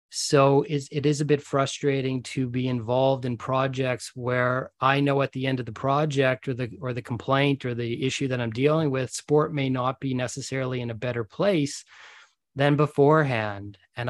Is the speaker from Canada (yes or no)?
yes; Nova Scotia, Canada; Growing up in Nova Scotia in a small town, sport was what kept me out of trouble, kept me busy, and allowed me to travel Canada and a little bit of the world.